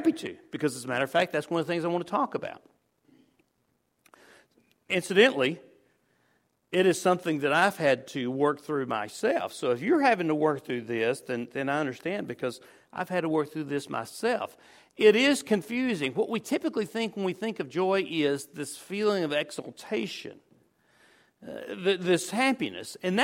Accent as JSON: {"language": "English", "town": "Winnsboro", "country": "United States", "tie": "born or raised there", "said": "I couldn't even find a church that I liked as much as my hometown church over at Winsboro."}